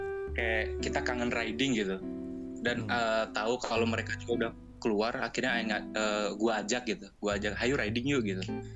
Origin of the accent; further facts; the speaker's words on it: Magetan, East Java, Indonesia; moved away as an adult; now in Bandung, Indonesia; Bukan. Gua di Magetan.